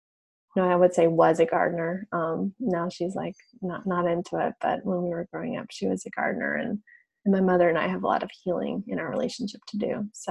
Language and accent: English; Massachusetts, United States; I'm from Western Massachusetts. I'm sitting in my house right now.